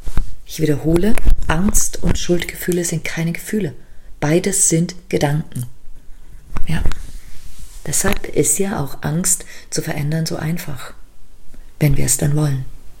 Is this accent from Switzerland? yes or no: no; Liechtenstein; born there; German is a second language; in meinem Dialekt würden wir sagen, groß im Kopf. Ich weiß nicht, ob das richtig Deutsch ist, aber ich bin ja auch in Liechtenstein geboren. Also Deutsch ist sozusagen eine Fremdsprache für mich.